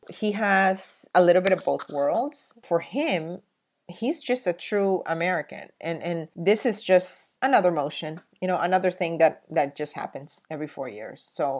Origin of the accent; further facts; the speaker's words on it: Honduras; also born or lived in New York; now in United States; even though I was born in New York and I am a U.S. citizen, I hurt because my heart belongs to the immigrant. My heart is in Honduras. I was raised there.